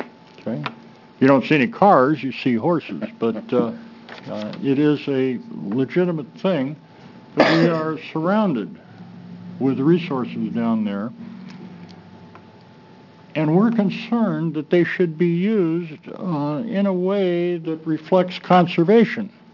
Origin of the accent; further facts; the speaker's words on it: Grants Pass, Oregon, United States; I'm from Grants Pass in Josephine County.